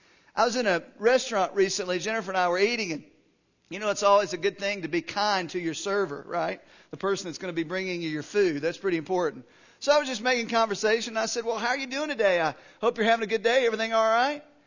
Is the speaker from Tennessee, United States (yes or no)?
yes; Tennessee, United States; For me today, it's a very negative idea because I'm from Tennessee, and we lost yesterday.